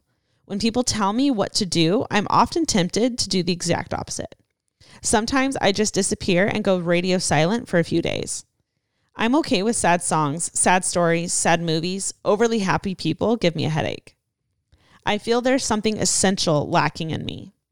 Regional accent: Portugal; you can say it. I'm from Portugal.

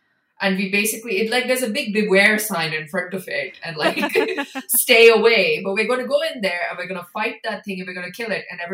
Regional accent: India; because I come from India, colonization is something I think about a lot, you know, because my grandparents were adults at the time when the British left.

